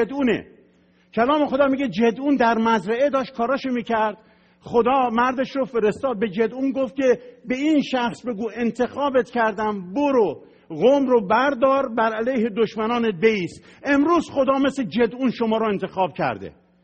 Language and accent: Persian; Iran; چون کشورمه، من ایرانیم، هیچ وقت ایرانی بودنم رو تکذیب نمی کنم.